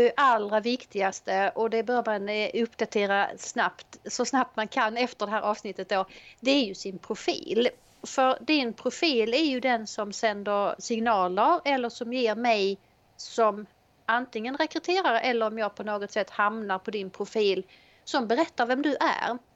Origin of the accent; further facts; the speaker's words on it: Helsingborg, Skåne, Sweden; Jag är ifrån Helsingborg och har drivit eget företag i snart 25 år.